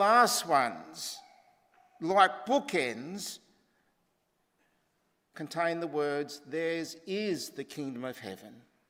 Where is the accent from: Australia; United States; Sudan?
Australia; because I was from Australia